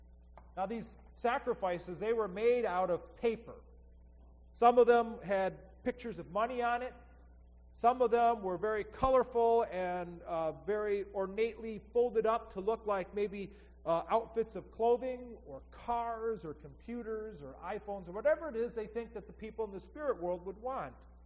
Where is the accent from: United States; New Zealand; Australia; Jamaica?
United States; Detroit, Michigan; And my wife and I, we grew up in the Detroit area, and I served my whole ministry as a parish pastor so far as in Michigan.